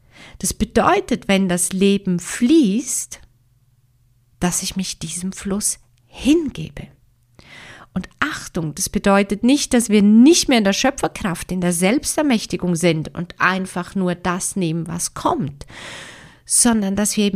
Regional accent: Switzerland; ich bin aus der Schweiz

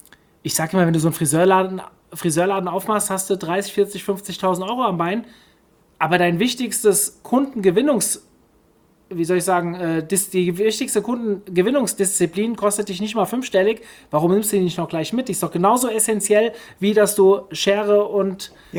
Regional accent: Hofheim, Germany; auf Friseur Hofheim, meine Heimatstadt

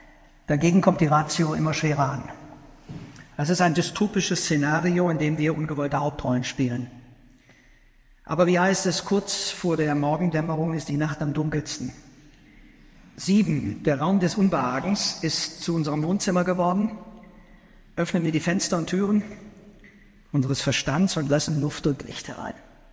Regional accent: Freiburg, Baden-Württemberg, Germany; ich komme aus Freiburg, ich bin gelernter Historiker

